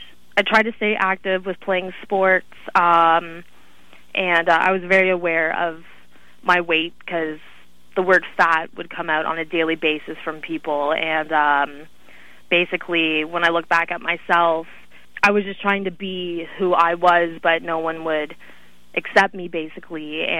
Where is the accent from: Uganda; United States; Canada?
Canada; Markham, Ontario; I'm 22 years old. I am from Markham, Ontario, which is just about 25 minutes north of Toronto